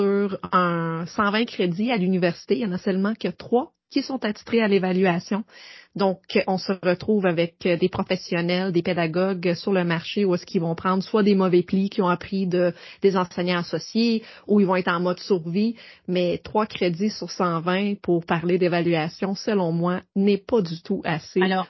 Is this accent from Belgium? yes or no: no; Sherbrooke, Quebec, Canada; J'ai fait mon bac d'enseignement ici à l'Université de Sherbrooke. Je suis de Sherbrooke.